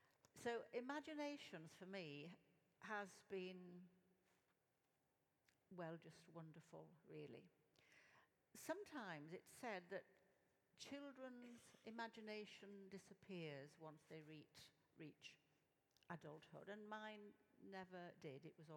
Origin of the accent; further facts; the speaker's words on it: Castleford, Yorkshire and the Humber, United Kingdom; I was born in Castleford in West Riding of Yorkshire, so I'm Yorkshire through and through. And I spent my formative years in that town.